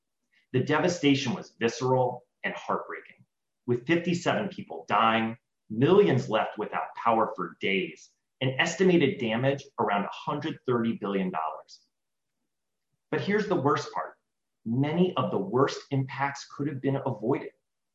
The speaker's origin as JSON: {"language": "English", "region": "Florida", "country": "United States", "said": "Regular flooding, like in my home state of Florida"}